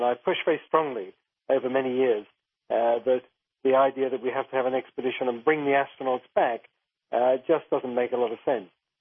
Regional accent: London, United Kingdom; when I grew up in North London, I was fascinated by scientific things.

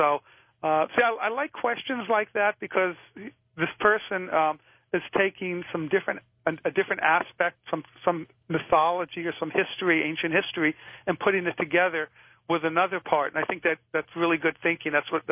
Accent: New York, United States; I'm from New York originally, too, so hi in Brooklyn.

